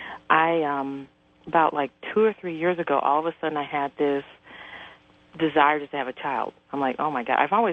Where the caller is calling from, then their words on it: Phoenix, Arizona, United States; I'm calling from Phoenix.